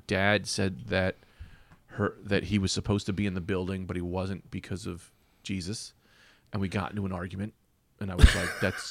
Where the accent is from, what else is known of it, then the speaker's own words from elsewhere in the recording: Bloomfield, New Jersey, United States; Yeah, I'm from Jersey.